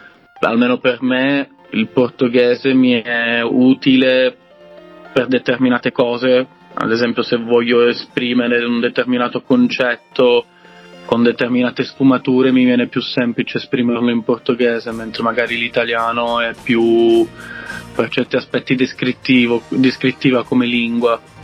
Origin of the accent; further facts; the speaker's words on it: Calabria, Italy; also born or lived in Brazil; Sono nato in Italia, però l'infanzia sono cresciuto in Brasile e poi l'adolescenza in Calabria, quindi diciamo che sono le mie due anime, i miei due posti del cuore, ecco.